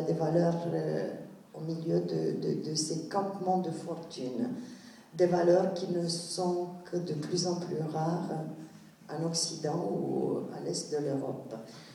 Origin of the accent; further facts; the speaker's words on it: Romania; Je suis roumaine d'origine.